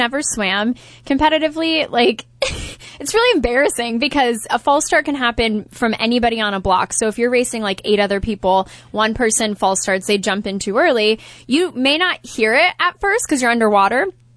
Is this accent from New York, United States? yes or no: no; Columbus, Ohio, United States; Well, I'm from Columbus, Ohio.